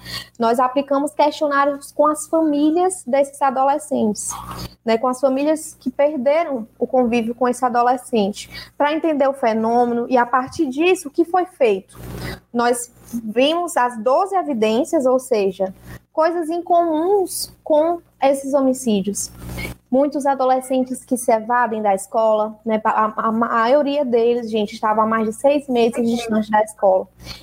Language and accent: Portuguese; Fortaleza, Ceará, Brazil; moved away as an adult; now in Curitiba, Brazil; no estado do Ceará, que é de onde eu venho, de onde eu falo, o chão que eu pisava, né, sou cearense, sou de Fortaleza, e estou há um ano morando em Curitiba.